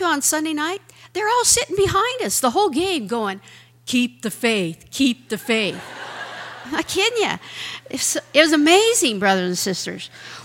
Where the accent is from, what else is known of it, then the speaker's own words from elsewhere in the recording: Utah, United States; I grew up in Utah, and my parents had to make me go to firesides.